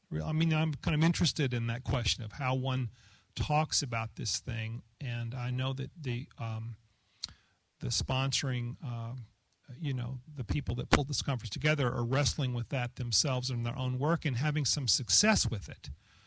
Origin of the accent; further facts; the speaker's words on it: the South, United States; And I grew up in the South in the evangelical world, and I love these people and admire them in so many ways